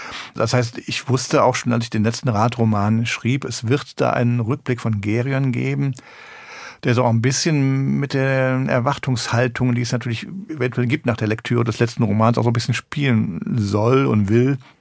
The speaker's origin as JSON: {"language": "German", "region": "North Rhine-Westphalia", "country": "Germany", "tie": "born or raised there", "said": "Sie kommen aus meiner Heimat im Bergischen Land."}